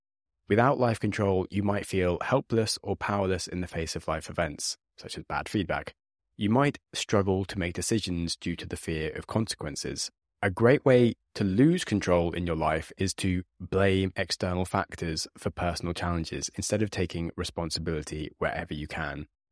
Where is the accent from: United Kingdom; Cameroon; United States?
United Kingdom; accent: British; I am British and my British accent is awful.